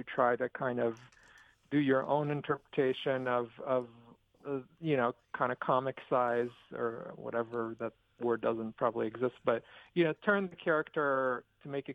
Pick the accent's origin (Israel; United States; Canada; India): Israel; I was born in Israel, and when I was growing up, there really wasn't very much of the original show.